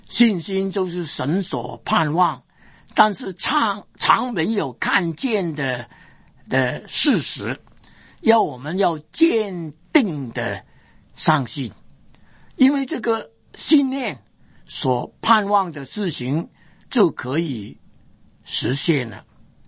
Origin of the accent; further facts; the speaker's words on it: China; 我们中国人说耳闻三分假，眼见未必真